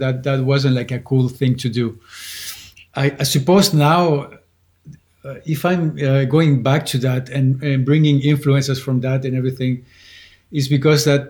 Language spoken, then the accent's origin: English; Santiago, Santiago Metropolitan Region, Chile; in Chile, when you're from the capital, I'm from Santiago, and it's a big city, and it was like, you know, it's like a 7 or 8 million people, and it's very chaotic.